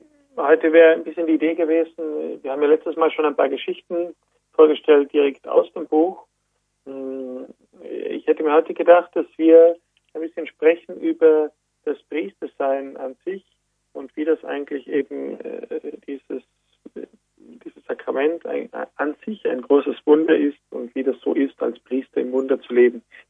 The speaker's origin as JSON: {"language": "German", "town": "Merano", "region": "Trentino-Alto Adige", "country": "Italy", "tie": "born or raised there", "said": "Ich komme ursprünglich aus Südtirol, aus Meran. Aus einer katholischen Familie, genau, und bin halt dort aufgewachsen"}